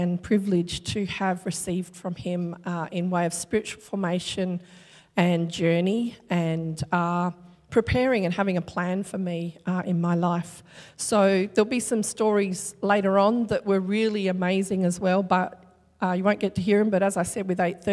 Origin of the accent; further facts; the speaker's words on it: Perth, Western Australia, Australia; I was born and raised in Perth, WA, with no Christian upbringing whatsoever.